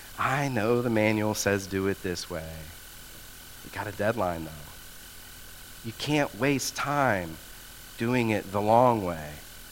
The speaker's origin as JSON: {"language": "English", "country": "United States", "said": "And again, speaking as an American, I don't like to hear this."}